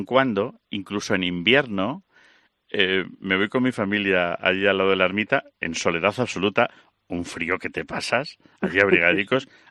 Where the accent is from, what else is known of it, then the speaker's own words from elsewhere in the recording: Zamora, Castile and León, Spain; tú llevas 5 años más en Morales de los que yo llevo en Zamora. Y yo soy integrista zamorano